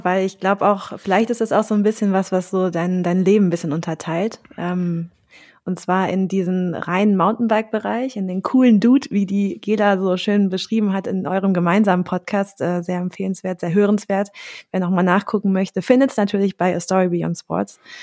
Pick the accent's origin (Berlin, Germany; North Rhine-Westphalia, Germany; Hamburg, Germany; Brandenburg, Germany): North Rhine-Westphalia, Germany; Cologne; für mich als Kölsche Mädchen.